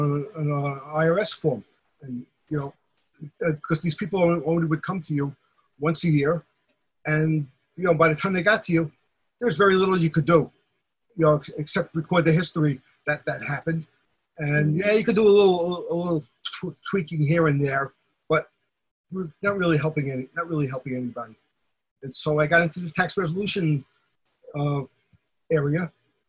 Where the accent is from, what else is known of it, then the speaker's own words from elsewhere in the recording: New York City, New York, United States; I was from the Bensonhurst section. So I grew up there until I got married and then I moved to Queens.